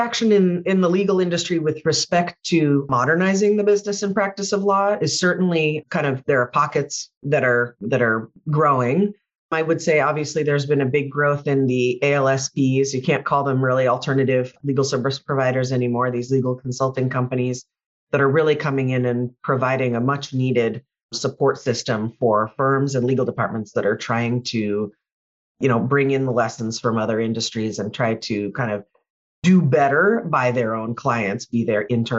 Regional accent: California, United States; I grew up in Silicon Valley.

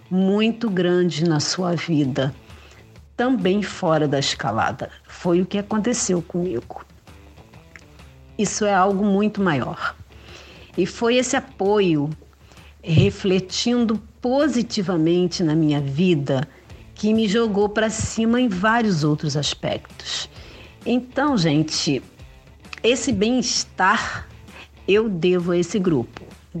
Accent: Rio de Janeiro, Brazil; eu sou do Rio de Janeiro, tenho 58 anos.

